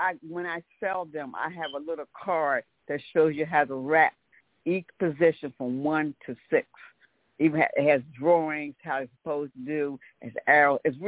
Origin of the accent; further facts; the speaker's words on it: Wilmington, Delaware, United States; I'm from Wilmington, Delaware.